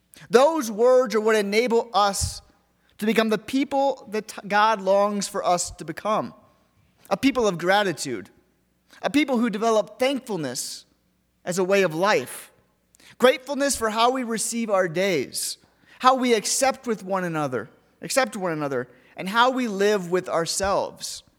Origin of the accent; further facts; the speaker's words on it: Ohio, United States; That is not what I experienced while growing up in Ohio.